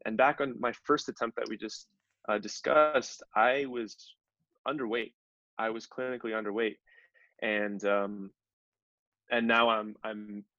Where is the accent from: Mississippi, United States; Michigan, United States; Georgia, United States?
Georgia, United States; Atlanta; I mean, I grew up in Atlanta, Georgia.